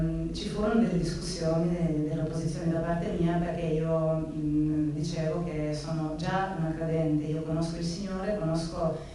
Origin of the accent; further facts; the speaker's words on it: Albania; Italian is a second language; moved away as an adult; now in Italy; vengo dall'Albania, sono venuta in Italia nel 1999 per motivi di studio. E, fin da piccola io credevo nel Signore e avevo il suo timore dentro il mio cuore.